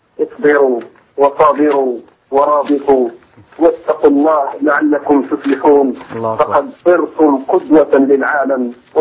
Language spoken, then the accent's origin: Arabic; Morocco; فإن سمعت كثير منكم عندنا في المغرب سيئة إلى الغاية